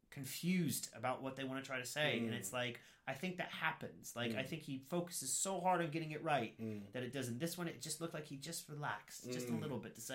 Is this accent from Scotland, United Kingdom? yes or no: yes; Scotland, United Kingdom; I tried to watch Braveheart, and like, I am Scottish, so I love that film.